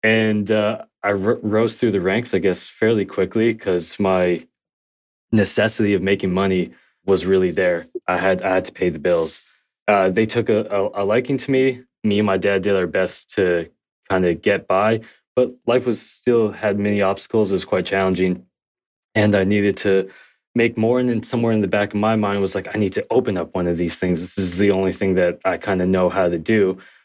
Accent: Scarborough, Ontario, Canada; So we grew up mostly in Scarborough, but we bombed around. We grew up in Ontario.

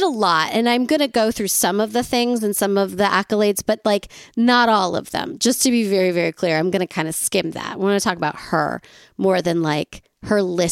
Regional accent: United States; Yeah, I'm so American.

